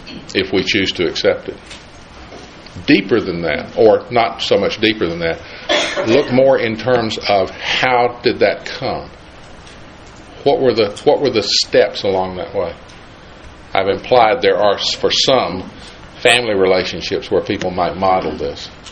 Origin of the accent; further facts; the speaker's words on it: United States; born there; I was born in the United States. Not everybody is.